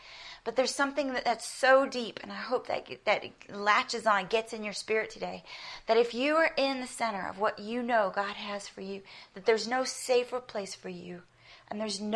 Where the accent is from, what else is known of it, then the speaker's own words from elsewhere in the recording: United States; accent: American; I have an American accent, and I know I always sound like a bit of a hick when we visit South Africa to myself.